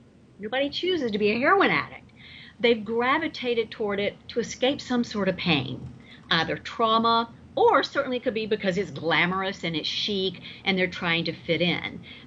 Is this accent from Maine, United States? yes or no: no; Atlanta, Georgia, United States; accent: southern; moved away as an adult; I'm originally from Atlanta, but I've been in California like 20 years now, but nobody told my mouth.